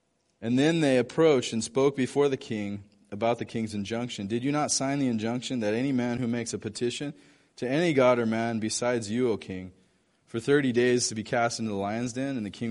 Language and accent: English; United States; I mean, as an American, you're thinking, okay, what's going to blow up?